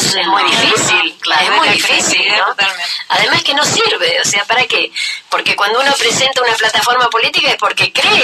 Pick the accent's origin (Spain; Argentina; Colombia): Argentina; Tierra del Fuego; Pero no solamente porque quién nos va a creer, es porque así somos, ¿no? Somos Fueguinos, se actúa de esa manera.